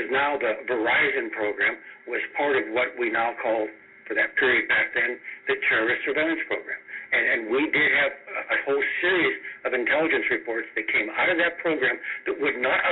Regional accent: United States; I'm an American too. I come from the same bloodline of those folks who are very much concerned about this program.

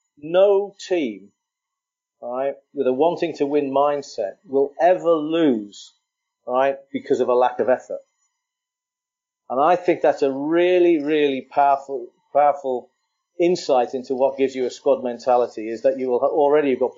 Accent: Ireland; Sadly, as an Irishman, the RFU has sort of aligned this all into helping England to become a winning rugby team again.

